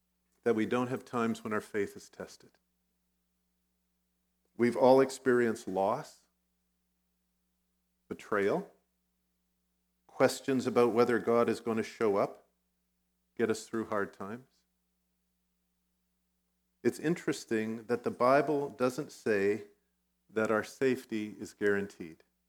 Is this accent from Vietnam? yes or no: yes; Vietnam; first language Vietnamese; English is a second language; Growing up in Vietnam, I don't think I remember anybody who honestly believed that safety was guaranteed.